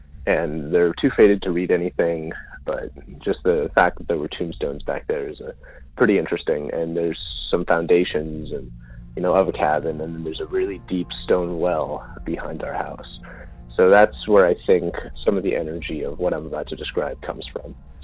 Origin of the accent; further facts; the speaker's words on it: Cincinnati, Ohio, United States; from Cincinnati, and I live in a lot of other callers in the Ohio River Valley.